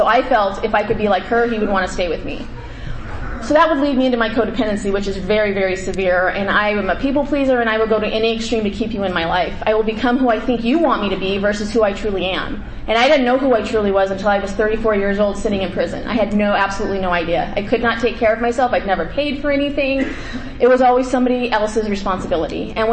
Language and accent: English; Arizona, United States; I was born and raised in Arizona. I am the oldest of three kids.